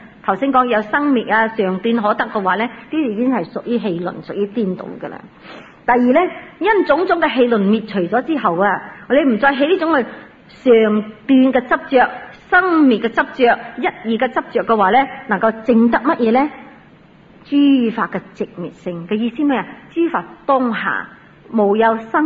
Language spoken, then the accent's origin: Cantonese; China; 但系我哋中国人好得意啊